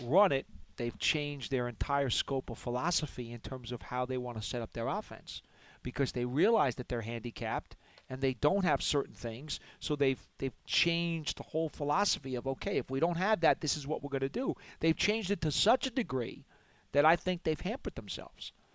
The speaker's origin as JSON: {"language": "English", "region": "Northeast", "country": "United States", "said": "You know, I'm a paisan from the Northeast. This is where I belong."}